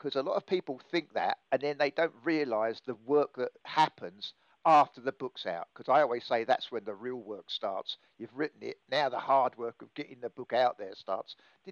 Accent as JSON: {"language": "English", "region": "England", "country": "United Kingdom", "tie": "born or raised there", "said": "I was brought up in England I was born in the 50s."}